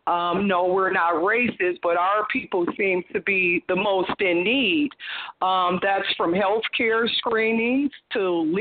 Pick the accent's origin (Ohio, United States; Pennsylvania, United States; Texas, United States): Ohio, United States; Like Mr. Rose said, we're from Ohio. We only have one county.